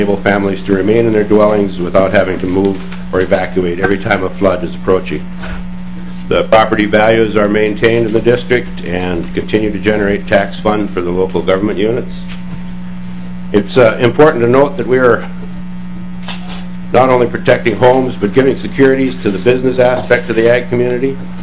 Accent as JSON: {"language": "English", "region": "Minnesota", "country": "United States", "said": "from Kitson County."}